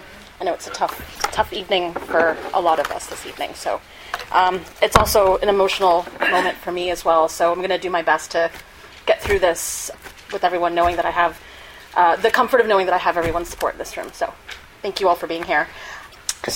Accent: Brookline, Massachusetts, United States; when I was growing up in Brookline, I attended the Brookline Public Schools, and I was literally one of four or five South Asians at my school

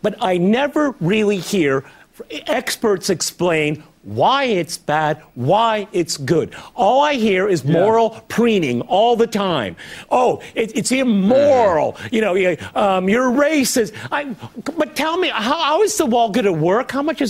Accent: Midwest, United States; Well, you know, I come from the Midwest.

